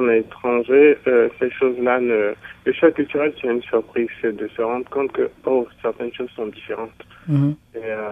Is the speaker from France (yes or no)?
no; Benin; Ils m'ont dit, non, toi, tu n'es pas béninois. Puis je leur ai dit, ah, si, okay.